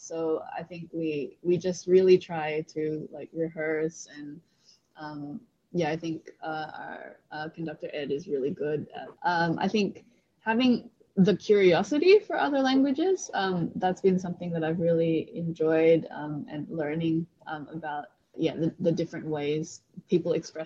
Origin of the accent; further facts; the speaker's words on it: Philippines; I definitely don't feel like being Filipino gives us necessarily an advantage vocally.